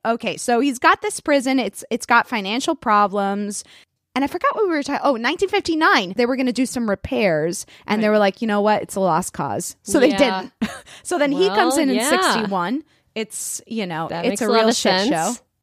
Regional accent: Puerto Rico; born there; No, I can't because I was born in Puerto Rico.

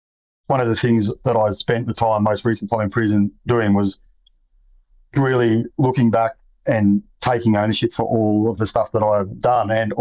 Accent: New South Wales, Australia; I grew up in Western Sydney. violence is common in the area.

